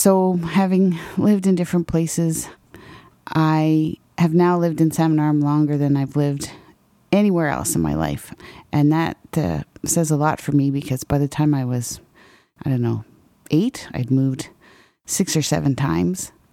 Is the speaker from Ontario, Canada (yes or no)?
yes; Ontario, Canada; also born or lived in Quebec City; I was born in Quebec City and grew up in Northern Ontario. I went away to school at Ottawa U and got an economics degree and promptly decided to move to the West Coast, which seemed to be the thing to do at the time. Spent about 10 years in Vancouver.